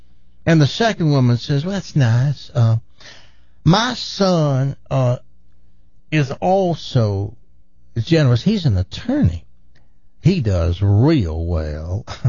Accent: the South, United States; I'm from the South, so I can do this joke, and I'm very familiar with Southern women.

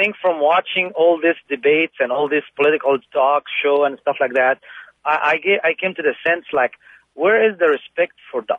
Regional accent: Egypt; now in United States; I'm from Egypt, originally.

